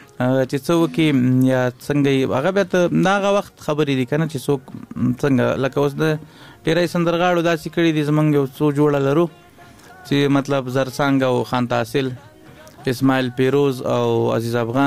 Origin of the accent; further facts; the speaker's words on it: Laghman, Afghanistan; also born or lived in Kunduz; مونږ اصلا د لوی مشرقي یو، لغمان نه تللي یو کندوز ته، نو هم د کندوز یو هم د لغمان یو، دلته هم جایداد لرو، هلته هم لرو جایداد، خو ټول افغانستان زما کور ده